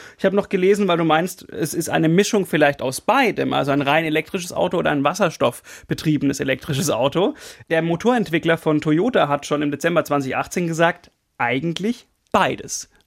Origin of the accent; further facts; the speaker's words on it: Baden-Württemberg, Germany; Wo ich herkomme, liebe Grüße auf die Schwäbische Alb, da fährt die Diesellok.